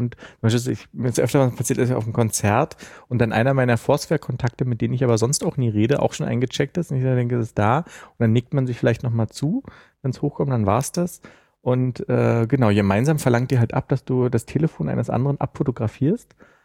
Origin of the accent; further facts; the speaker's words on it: Berlin, Germany; Ich mich auch als Berliner.